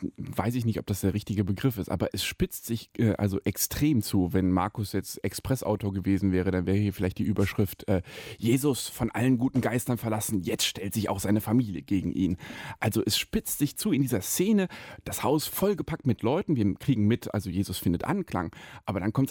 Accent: Kempen, North Rhine-Westphalia, Germany; Wenn Sie mal in meine Heimatstadt kommen, nach Kempen am Niederrhein, kann man ja mal am Wochenende hinfahren

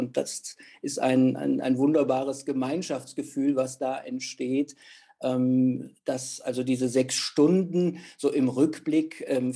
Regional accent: Germany; now in London, United Kingdom; ein Iraner aus Schottland, eine Inderin aus Hampton Court, jemand aus Buckinghamshire, ich dann als Deutscher hier aus Whitechapel.

